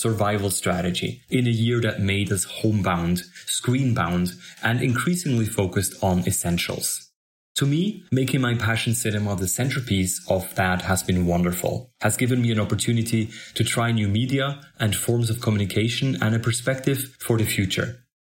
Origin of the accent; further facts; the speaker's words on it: Bern, Switzerland; English is a second language; and my hometown Bern became a wonderland with all its 19th century architecture, medieval Altstadt, and hidden nooks and crannies.